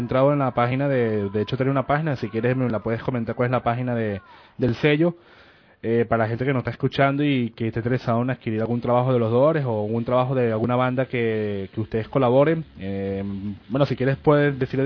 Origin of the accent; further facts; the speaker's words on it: Venezuela; Porque primero en Venezuela, yo también soy venezolano